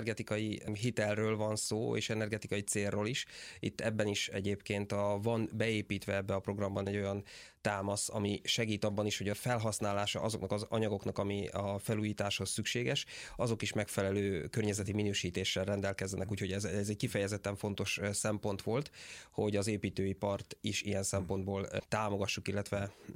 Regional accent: Kalocsa, Bács-Kiskun, Hungary; moved away as an adult; now in Budapest, Hungary; Hát én vidéki vagyok, én Kalocsán nőttem fel, 18 éves koromban én már nem laktam ott, de körülbelül 40 éves voltam, amikor átjelentkeztem egy budapesti címre, addig végig Kalocsán laktam hivatalosan.

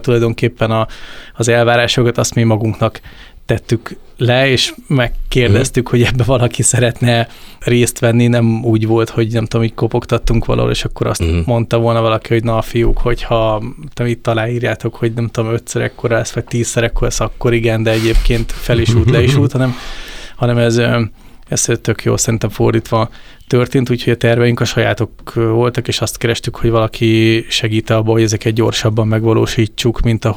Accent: Hungary; mi magyarok vagyunk, Magyarországon élünk, magyar ügyfeleket szolgálunk ki elsősorban

